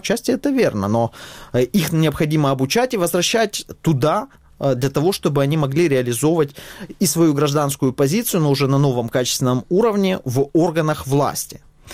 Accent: Crimea, Ukraine; now in Kyiv, Ukraine; я сам из Крыма сейчас нахожусь здесь, в Киеве

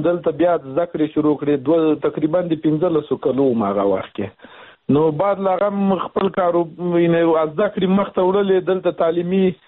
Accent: Logar, Afghanistan

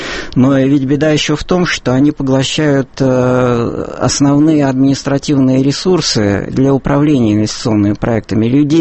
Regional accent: Saint Petersburg, Russia; Ну, как петербуржец, как всякий петербуржец, я считаю, что это очень неприятная история.

